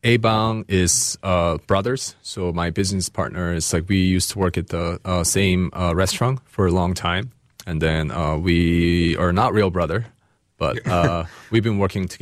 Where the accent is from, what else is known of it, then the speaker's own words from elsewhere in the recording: Seattle, Washington, United States; And then I was going to go back to Seattle. I'm from Seattle, Washington.